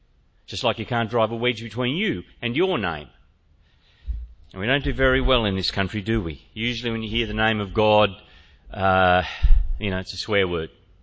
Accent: Grafton, New South Wales, Australia; I used to kind of kid myself that I was a country boy. I grew up in Grafton, up on the north coast. I've spent lots of time in the bush and on farms.

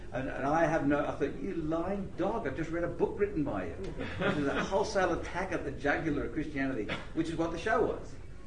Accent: Sydney, New South Wales, Australia; I was brought up in Sydney, and just like Melbourne, a big city

